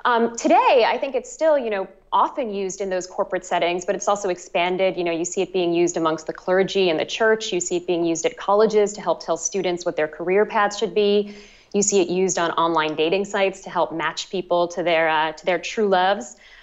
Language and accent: English; New York, United States; now in Canada; Yeah, I'm a New Yorker. I'm not a Canadian. I just moved here at the right time.